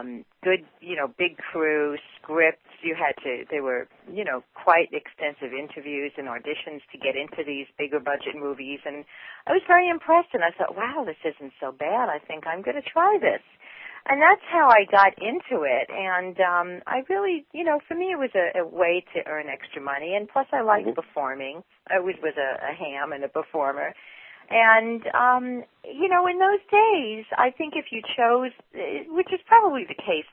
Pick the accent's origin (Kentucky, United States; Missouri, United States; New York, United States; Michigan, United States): New York, United States; New York City; moved away as an adult; now in San Francisco, United States; I'm originally from New York, and I came to San Francisco in about 1972 after spending a bit of time in college, art college, and then regular college, majoring in psychology.